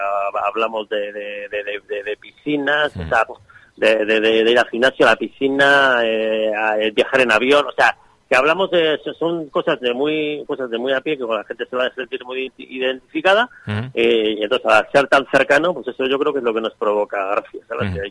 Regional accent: Bilbao, Basque Country, Spain; veraneamos aquí toda la vida, ¿no? Soy de Bilbao, pero como si fuese de aquí.

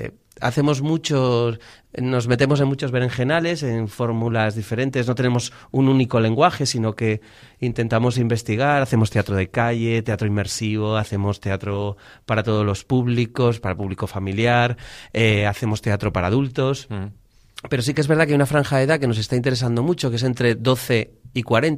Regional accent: Gijón, Asturias, Spain; De Asturias, de Gijón.

